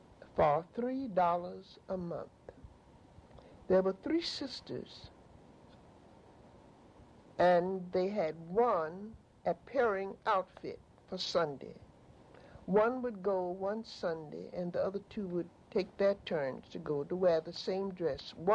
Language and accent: English; Lafayette, Alabama, United States; born there; And then in 1884, I was born in Lafayette, Alabama. Lafayette, Alabama is a small agricultural town